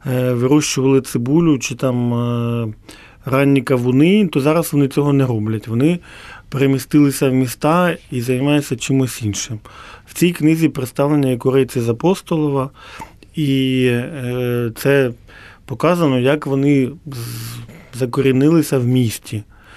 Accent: Kherson, Kherson Oblast, Ukraine; В моєму рідному Херсоні це були просто блоки, цілі ринку

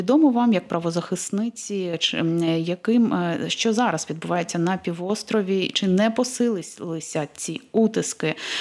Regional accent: Crimea, Ukraine; я як кримчанка загалом говорила багато в ефірах

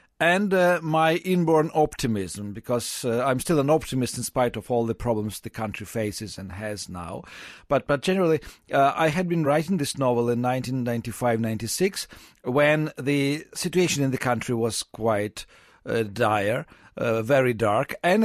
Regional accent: Kyiv, Ukraine; moved away; I always say that I'm ethnic Russian, political Ukrainian. I grew up in Ukraine. My family moved to Kyiv when I was less than 2 years old. So actually, it's my country. It's my city.

